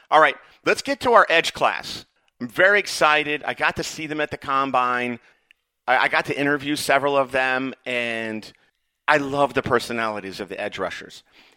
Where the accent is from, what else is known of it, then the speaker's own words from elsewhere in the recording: Tampa, Florida, United States; So I was born and raised in Tampa.